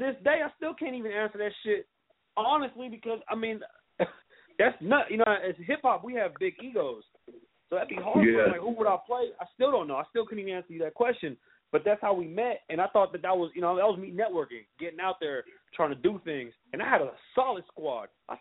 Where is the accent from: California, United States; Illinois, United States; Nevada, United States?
Nevada, United States; Las Vegas; also born or lived in New York; That's where I'm from. I'm from New York originally, but, you know, I grew up on the east side of Vegas